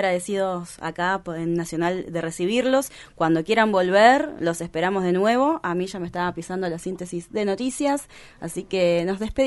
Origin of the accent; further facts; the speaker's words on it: Buenos Aires, Argentina; now in Río Grande, Argentina; yo también soy porteña y hace 8 años que vivo acá, ya estoy adoptada por Río Grande